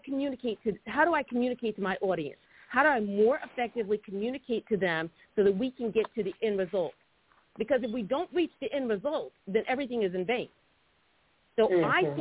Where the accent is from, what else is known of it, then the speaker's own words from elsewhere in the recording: New Jersey, United States; See, I'm from New Jersey, and in New Jersey, I was kind of like a bad A salesperson.